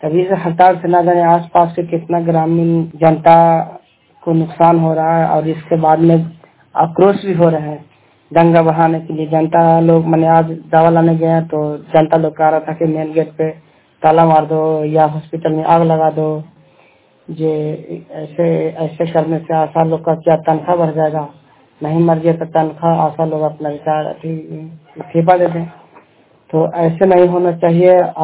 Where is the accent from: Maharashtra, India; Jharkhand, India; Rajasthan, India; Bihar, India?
Bihar, India; Chandi; चंदी का रहने वाला हूँ, जिला नालंदा चंदी थाना।